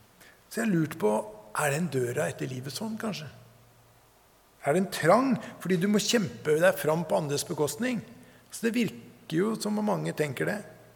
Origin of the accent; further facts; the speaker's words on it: Ørje, Østfold, Norway; Jeg vokste opp i Ørje. Og gikk på videregående i Mysen, så vi måtte ta skolebuss.